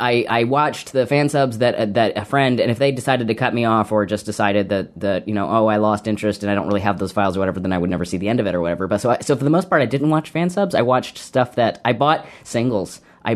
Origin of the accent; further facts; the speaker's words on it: Kentucky, United States; I grew up in Kentucky in, like, a farm.